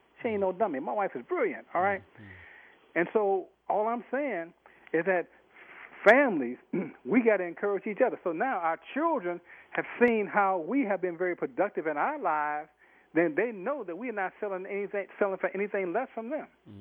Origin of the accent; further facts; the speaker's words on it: Chicago, Illinois, United States; I grew up around Pimps and Hoes, Slammin' Cadillac Doors on the west side of Chicago.